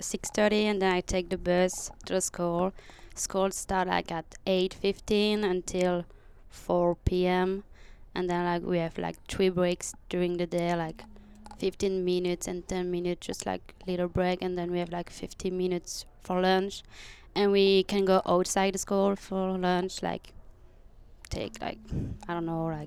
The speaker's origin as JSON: {"language": "English", "country": "Belgium", "lives_now": "United States", "said": "I'm from Belgium. I'm 18 years old."}